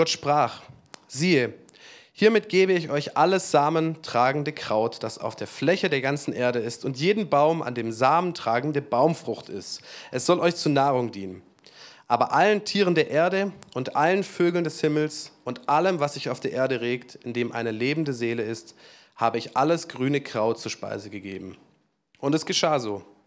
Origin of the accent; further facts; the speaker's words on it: Germany; Wenn ich jetzt als Deutscher da ankomme in Indien